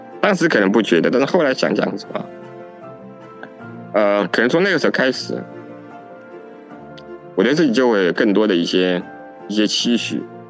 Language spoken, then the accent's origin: Chinese; central China, China; born there; 我是生在1980年，在中国大陆的中部一个现在算是三线的城市，父母都是很底层的普通的员工。